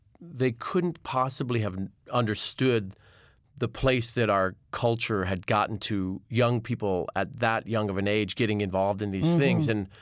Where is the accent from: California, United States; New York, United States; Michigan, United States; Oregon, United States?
Oregon, United States; Portland; because we grew up in Portland, Oregon, and Dad didn't really have festivals in the area.